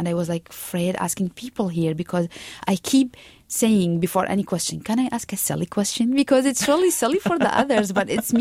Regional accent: Iraq; now in United States; I am from Iraq. I arrived to the United States June 2010, and I have a bachelor's degree in civil engineering.

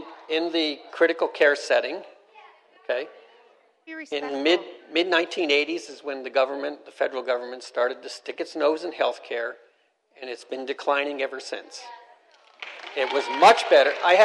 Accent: Canada; now in United States; I'm an Army veteran, and I'm also a U.S. citizen now, but I was born and raised in Canada.

